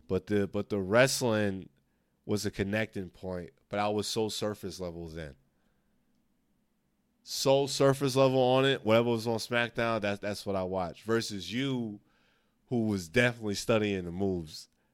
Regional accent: Camden, New Jersey, United States; But growing up in Camden, specifically that town

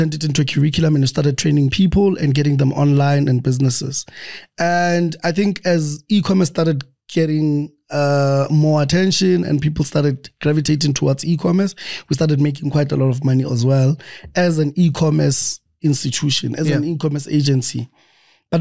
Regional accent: Bloemfontein, Free State, South Africa; as you said. I'm from Free State, Bloemfontein. I studied at the University of the Free State.

